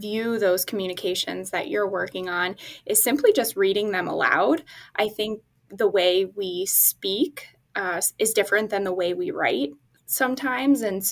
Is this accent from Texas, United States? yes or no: no; New Jersey, United States; moved away as an adult; now in Syracuse, United States; I came here from New Jersey to pursue my undergraduate degree in public relations and political science